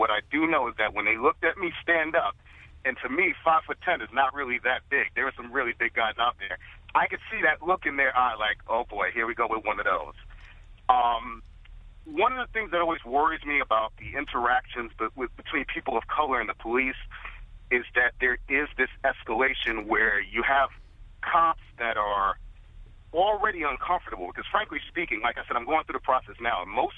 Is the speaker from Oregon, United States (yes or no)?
no; New York City, New York, United States; now in Bronx, United States; I'm a brother from Harlem, grew up in the Wagner Housing Projects. Now I live in the Bronx, but I always tell people I'm from Harlem.